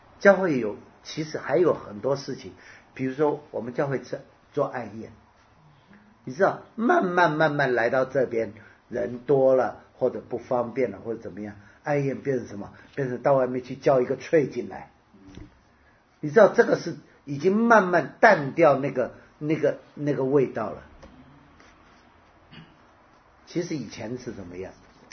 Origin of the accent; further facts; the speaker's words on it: Jiangnan, China; 我们江南人茴香是放一点点